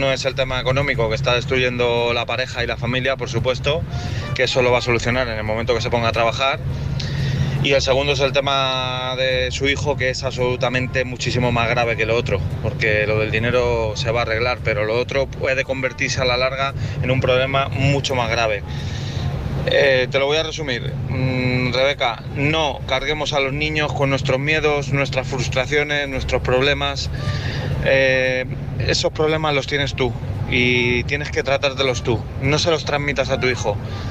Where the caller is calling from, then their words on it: Madrid, Community of Madrid, Spain; de Madrid.